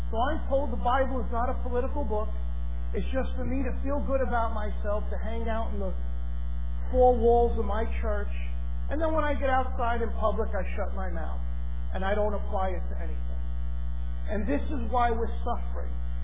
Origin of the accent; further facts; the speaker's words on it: New York, United States; I'm from New York. I know this.